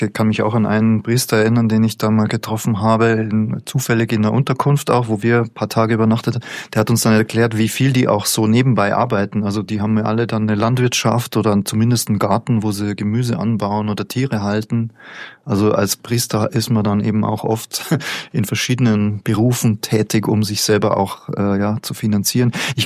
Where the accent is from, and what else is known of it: Bavaria, Germany; born or raised there